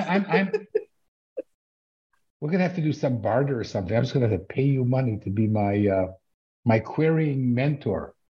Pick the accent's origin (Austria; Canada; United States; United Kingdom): Canada; Winnipeg, Manitoba; I lived in, I grew up in Winnipeg